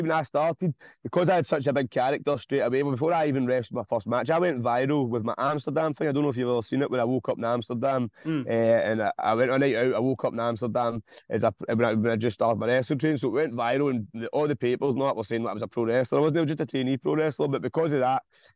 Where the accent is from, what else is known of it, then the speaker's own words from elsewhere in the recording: Glasgow, Scotland, United Kingdom; ran the Fairfield Club in Govan, which is in my hometown.